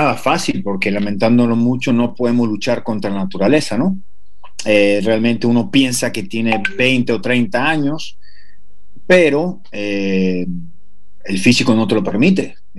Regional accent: Caracas, Capital District, Venezuela; la zona donde yo me crié, en Caracas, Venezuela, en el barrio del Bosque.

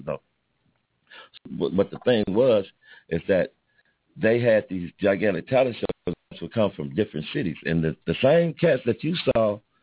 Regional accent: Richmond, California, United States; I was born here. I was born in Los Angeles, but I was raised in the Bay Area.

